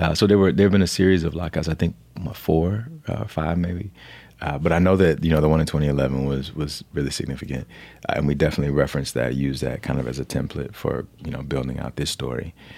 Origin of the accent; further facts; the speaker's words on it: Alabama, United States; Having been born and raised in Alabama, I find myself, you know, often wrestling with these ideas of like, what has my past done to me?